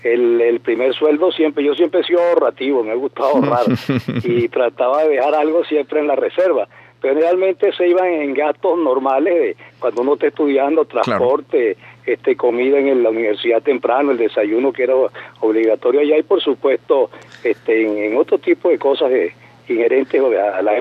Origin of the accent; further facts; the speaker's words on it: Barquisimeto, Lara, Venezuela; now in Caracas, Venezuela; cuando yo me vine de Barquisimeto a Caracas